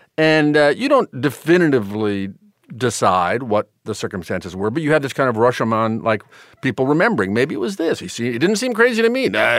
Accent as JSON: {"language": "English", "country": "United States", "said": "I know. I'm an American."}